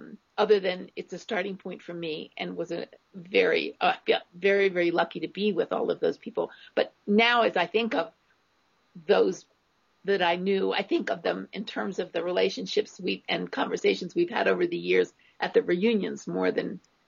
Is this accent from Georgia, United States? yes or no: no; Arden, Delaware, United States; Yeah, I grew up in Arden. Yeah, I still am in Arden.